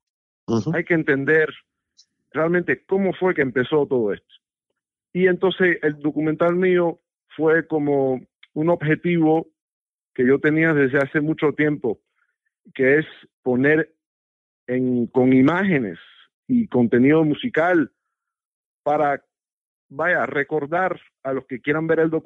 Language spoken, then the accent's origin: Spanish; Cuba; como cubano, como hijo de cubanos